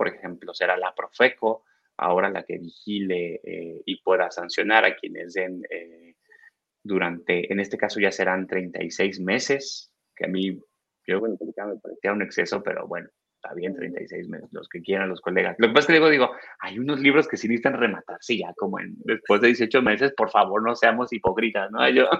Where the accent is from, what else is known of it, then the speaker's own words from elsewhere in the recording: Mexico; Yo sé que hay un gran conjunto de leyes en mi país que son letra muerta. No quiero obviar el contexto en el que vivimos a nivel legal en México